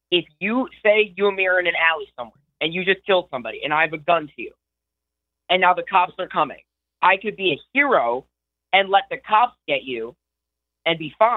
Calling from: Milford, Connecticut, United States; I'm calling from Milford, Connecticut.

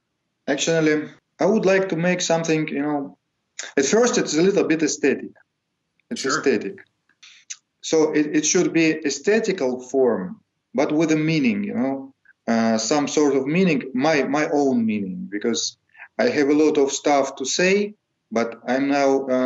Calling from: Saint Petersburg, Russia; English is a second language; I'm in St. Petersburg, Russia.

